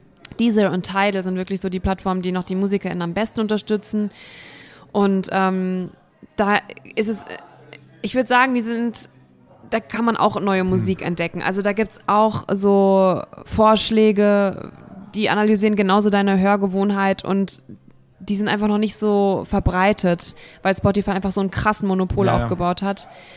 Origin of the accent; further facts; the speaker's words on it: Wiesbaden, Hesse, Germany; Ich komme ja, wie gesagt, aus Wiesbaden. Der Rheingau ist nicht weit.